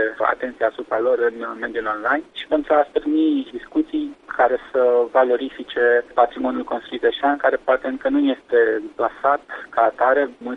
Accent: Iași, Iași County, Romania; acum am început cu Iașul pentru că este orașul natal

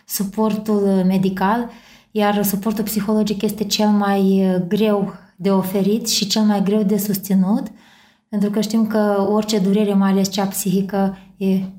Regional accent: Soroca, Soroca District, Moldova; Am copilărit în Republica Moldova, într-un orășel pe malul Nistrului, chiar la graniță cu Ucraina, un orășel foarte frumos, de orașul Soroca.

